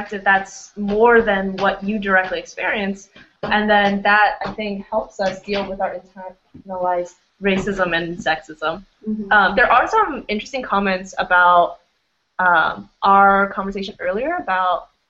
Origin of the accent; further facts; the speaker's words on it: Arizona, United States; also born or lived in Florida / New York; growing up in Arizona, and then growing up in Western Florida and in upstate New York